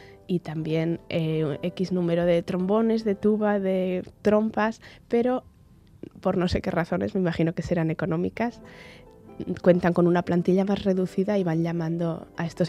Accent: Pamplona, Navarre, Spain; no había arpa en el conservatorio en Pamplona, yo soy de Pamplona, y empecé en el colegio con la guitarra

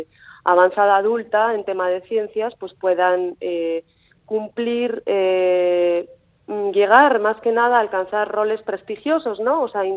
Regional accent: Vitoria-Gasteiz, Basque Country, Spain; moved away as an adult; also born or lived in England; now in Mexico; yo realmente soy de Gasteiz. Llevo bastantes años fuera de Gasteiz. Estuve en Inglaterra haciendo mis estudios de máster y doctorado y realmente mi trabajo actualmente está en la Universidad de Baja California, en México.

